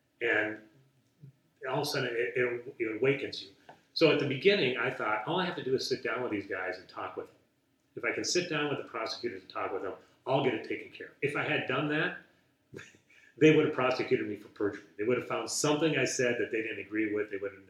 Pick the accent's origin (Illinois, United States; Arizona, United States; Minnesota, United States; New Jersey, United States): Minnesota, United States; St. Anthony; I grew up in St. Anthony Village, went to the University of Minnesota. I'm a lifetime Minnesota resident. Everyone who's known me, and us Minnesotans, we never move away.